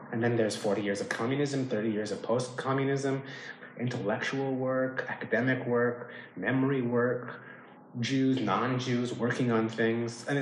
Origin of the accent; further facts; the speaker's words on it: Canada; now in Krakow, Poland; I am a Canadian living now in Krakow, Poland. Been here for about 7 years.